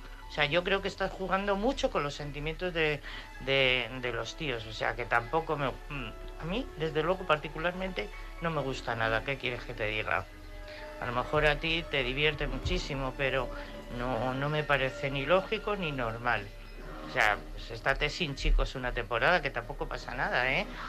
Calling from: Madrid, Community of Madrid, Spain; de Madrid.

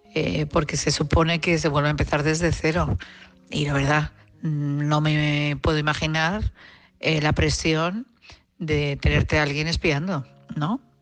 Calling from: Madrid, Community of Madrid, Spain; Hola, buenas noches … de Madrid.

